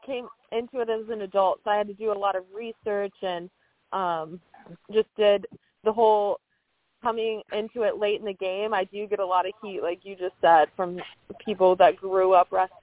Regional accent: Ohio, United States; I moved after I graduated college from Alabama. I'm originally from Ohio, so I moved across the country.

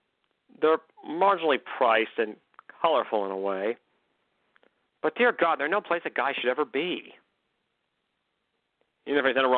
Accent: Oakland, Pennsylvania, United States; also born or lived in Clarion, United States; Even though I was born in Clarion, Pennsylvania, I was raised in downtown Oakland.

